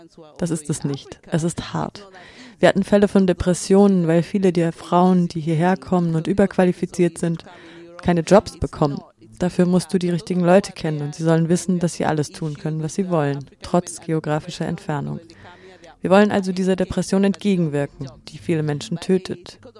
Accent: Kenya; Ich komme ursprünglich aus Kenia.

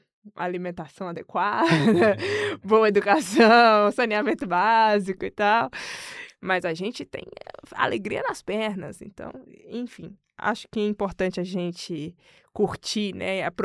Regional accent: Brazil; porque nós somos brasileiros, né?

